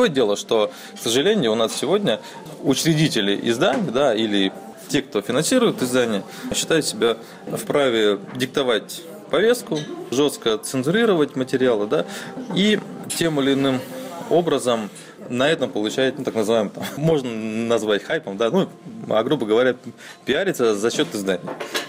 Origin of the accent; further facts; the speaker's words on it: Magadan Oblast, Russia; А так как я вырос на Марчигане